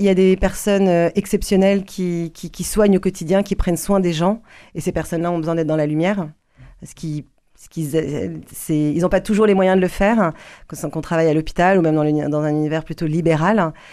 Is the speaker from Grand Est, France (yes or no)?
no; Paris, Île-de-France, France; now in Toulouse, France; je suis arrivée à Toulouse, donc j'ai quitté Paris. Je suis parisienne, hein